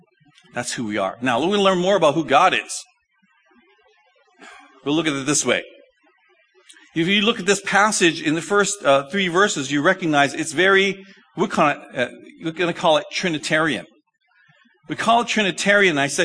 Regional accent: Toronto, Ontario, Canada; born there; You know, I'm Canadian. I was born in Toronto, eh? And for many years, up until I was married, I was very proud to be a Canadian, eh?

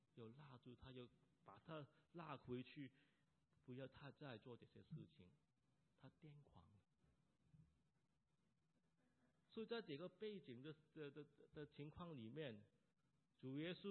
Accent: China; 根据犹太人的文化跟我们中国人都一样，一个长子有责任去供养父母

